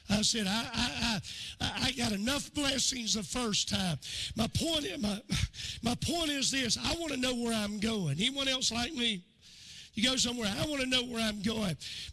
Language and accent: English; Hilliard, Florida, United States; now in South Georgia, United States; as a boy growing up in Hilliard, Florida.